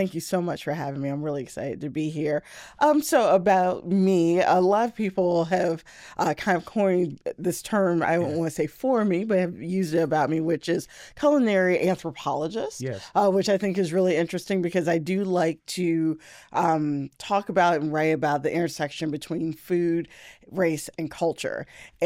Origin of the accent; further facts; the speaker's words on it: Norfolk, Virginia, United States; this was right in my backyard, I grew up in Norfolk, then what else do I not know?